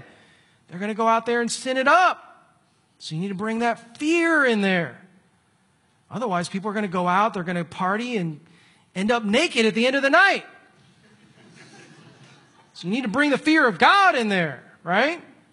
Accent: Philippines; I know, I'm Filipino, we eat weird things

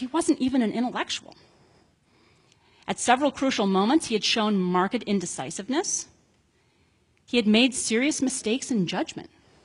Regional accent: United States; on the one hand, as an American, I'm glad that we won.

